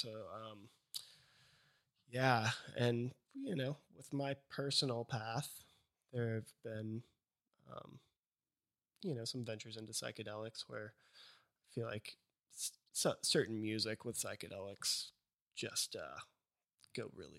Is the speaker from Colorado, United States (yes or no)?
no; Texas, United States; Well, I mean, I grew up in Texas, and there's a lot of gangster rap down in Texas.